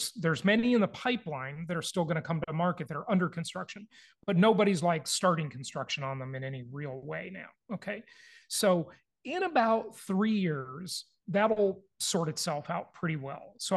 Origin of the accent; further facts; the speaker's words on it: California, United States; and I'm from California where houses were, you know, put up with paper mache.